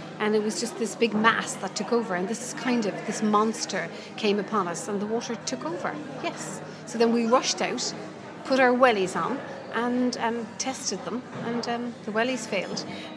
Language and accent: English; Cork, Munster, Ireland; Cork City.